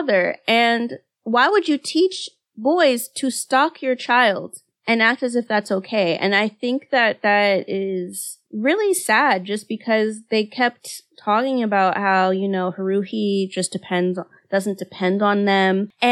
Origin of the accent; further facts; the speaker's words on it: Nigeria; just because I'm Nigerian, Africa is not a monolith.